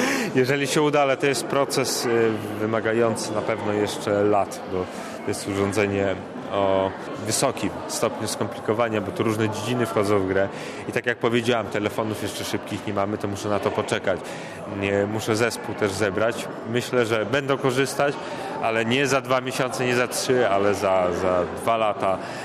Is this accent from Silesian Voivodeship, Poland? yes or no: no; Białystok, Podlaskie Voivodeship, Poland; also born or lived in Greece; Bo połowa mojej rodziny z Grecji pochodzi, tam się urodziłem i w wieku 6 lat do Polski przyjechaliśmy, mieszkam w Białymstoku obecnie. I tutaj właściwie całą edukację normalną przeszedłem.